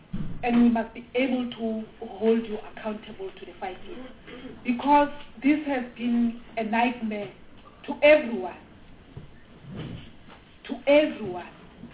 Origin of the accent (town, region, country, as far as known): South Africa